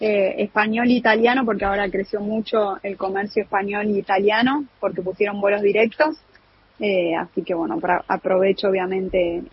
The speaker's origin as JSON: {"language": "Spanish", "country": "Argentina", "lives_now": "Rovaniemi, Finland", "said": "En el hotel somos dos y después en toda la ciudad somos seis más o menos."}